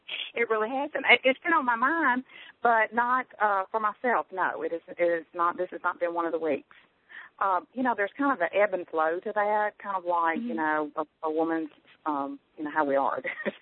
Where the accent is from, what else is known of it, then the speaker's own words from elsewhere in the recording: Tennessee, United States; accent: Tennessee twang; now in Alabama, United States; You know, I grew up in Tennessee, and I've lived in Alabama for over 20 years. So I've got that Tennessee twang going on with the Alabama whatever we have here.